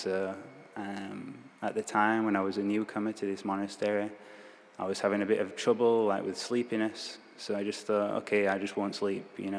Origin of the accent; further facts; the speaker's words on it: England, United Kingdom; now in Thailand; I'm originally from England, the weather usually, apart from the summer, is pretty cold.